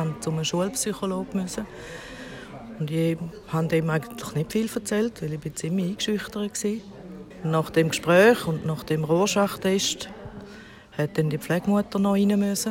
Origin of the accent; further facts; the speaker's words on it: Chur, Graubünden, Switzerland; born there; ich bin in Chur geboren, als jüngstes von 9 Kindern.